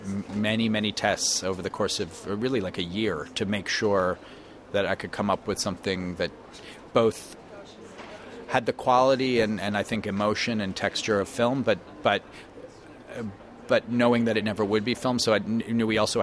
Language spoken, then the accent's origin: English; Brooklyn, New York, United States; the way she describes Sacramento reminds me of the way I felt growing up in Brooklyn